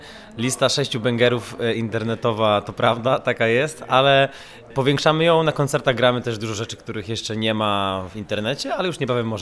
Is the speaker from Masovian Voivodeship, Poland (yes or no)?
no; Lublin, Lublin Voivodeship, Poland; Nie jesteśmy z Warszawy, jesteśmy z Lublina, więc...